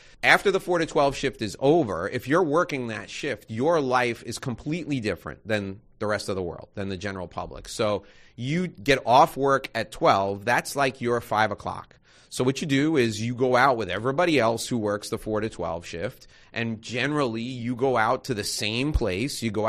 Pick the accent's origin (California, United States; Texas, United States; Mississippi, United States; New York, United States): New York, United States; I grew up in New York my whole life. I had never been exposed to guns.